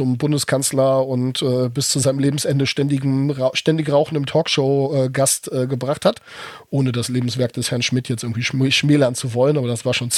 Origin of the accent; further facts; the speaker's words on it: Rüstersiel, Lower Saxony, Germany; Der Ort, wo ich aufgewachsen bin, oder der Stadtteil, wo ich aufgewachsen bin, die Dorfgemeinschaft Rüstersiel hat da vor ein paar Jahren eine Veranstaltung zu abgehalten